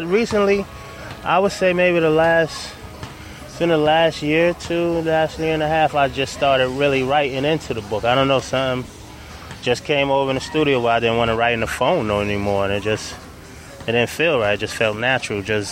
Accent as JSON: {"language": "English", "town": "Brooklyn", "region": "New York", "country": "United States", "tie": "born or raised there", "said": "growing up in Bed-Stuy, Brooklyn, where I'm from"}